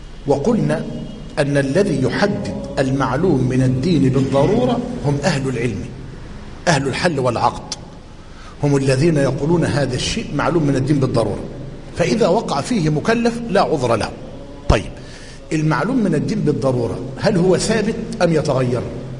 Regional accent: Egypt

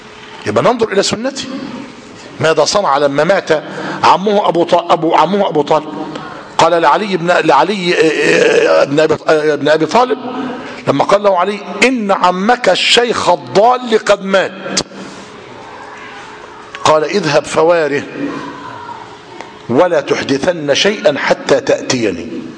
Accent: Egypt; وأخص بالذكر ما يفعل في بلادنا مصر

